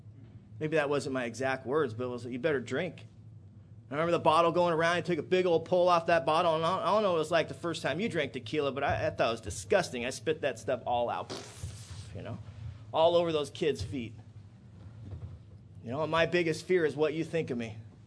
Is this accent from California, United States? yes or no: yes; Mission Viejo, California, United States; Now, I grew up in Mission Viejo. We know there ain't no gangsters in Mission Viejo